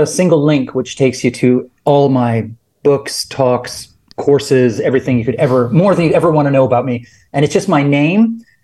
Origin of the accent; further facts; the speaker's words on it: Canada; Because that's how you spell it in the U.S. Because I'm Canadian, right?